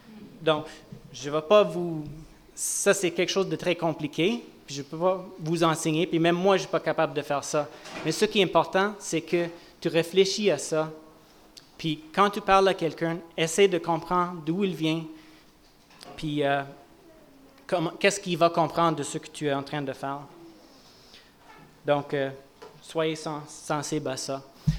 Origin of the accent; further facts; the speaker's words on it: Western Canada, Canada; On a vraiment senti que Dieu nous a appelés de déménager ici. C'est pour ceux qui ne savent pas, on vient plus de l'ouest du Canada. Mais on sentait que Dieu voulait qu'on vienne ici pour faire partie de la communauté de foi ici.